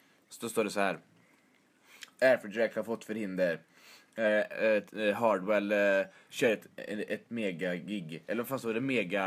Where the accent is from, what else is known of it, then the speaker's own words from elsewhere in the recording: Stockholm, Stockholm County, Sweden; Alltså, vi är från Stockholm.